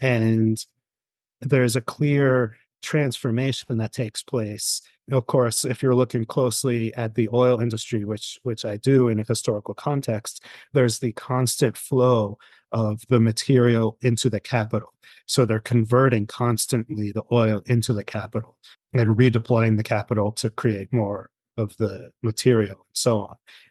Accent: United States; a very different political context that I'm coming from as an American growing up within a liberal context and rebelling against that.

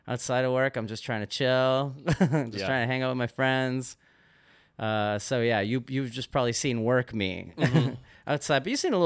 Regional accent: Toronto, Ontario, Canada

